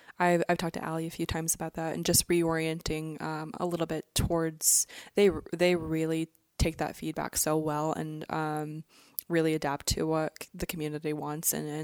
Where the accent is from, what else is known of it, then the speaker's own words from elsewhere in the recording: Sandpoint, Idaho, United States; also born or lived in Texas; I was born and raised in Sandpoint. Went to Sandpoint High School, went to middle school here, the whole nine yards. My husband and I just moved back from Texas a few months ago